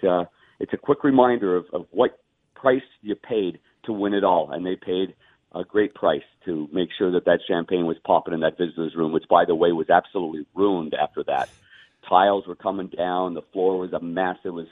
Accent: Ottawa, Ontario, Canada; I'm from Ottawa

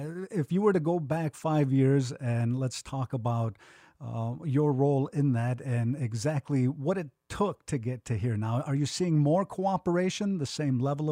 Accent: Salamanca, New York, United States; I grew up on the Allegheny Territory, which for the casual listener out there today, there is a modern city, Salamanca, that is built on the territory.

